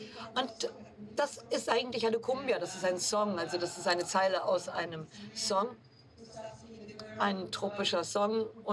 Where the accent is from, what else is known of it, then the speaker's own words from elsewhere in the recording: Mexico; Und wir als Mexikaner, Mexikanerinnen finden immer Wege, die Sprache irgendwie so zu drehen und zu wenden, dass sie uns gefällt.